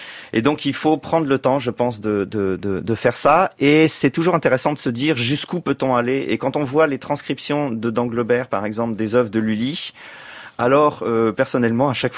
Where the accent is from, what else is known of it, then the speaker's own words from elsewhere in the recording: Sens, Bourgogne-Franche-Comté, France; born there; puisque moi je suis né à Sens, donc le lien avec tous les habitants de la région